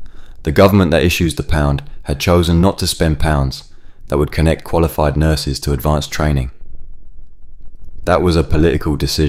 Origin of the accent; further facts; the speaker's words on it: Edgware, London, United Kingdom; I grew up in Edgware, watching my father leave for night shifts at Heathrow, while my mother marked homework at the kitchen table.